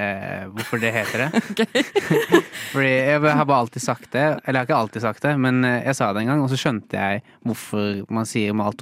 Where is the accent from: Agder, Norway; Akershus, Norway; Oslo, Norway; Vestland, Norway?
Agder, Norway; Arendal; For så vidt, ikke for skryte, men jeg er fra Arendal.